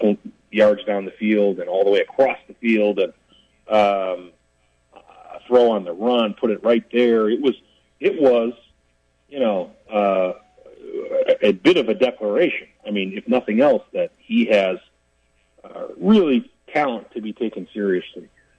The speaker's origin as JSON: {"language": "English", "town": "Chicago", "region": "Illinois", "country": "United States", "tie": "born or raised there", "said": "I grew up in Chicago in the, you know, in the 70s and 80s"}